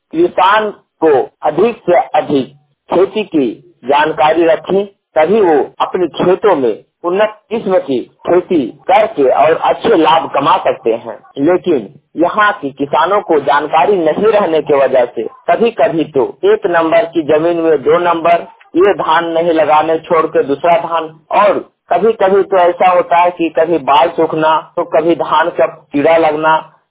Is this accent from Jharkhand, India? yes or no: yes; Badam, Jharkhand, India; ग्राम post बादाम, जिला हजारीबाग, राज्य झारखंड का निवासी हूँ।